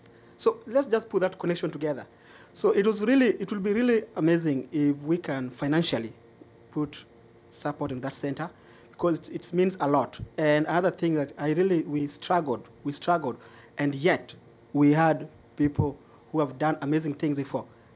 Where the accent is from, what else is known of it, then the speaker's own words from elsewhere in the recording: Kibera, Nairobi, Kenya; Growing up in Kibera, I didn't know anything about America.